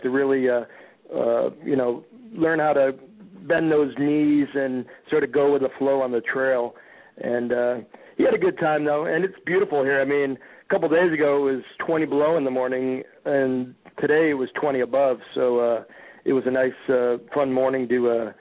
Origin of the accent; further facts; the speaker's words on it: Evanston, United States; Bruce Hagstrom's my buddy from my hometown of Evanston.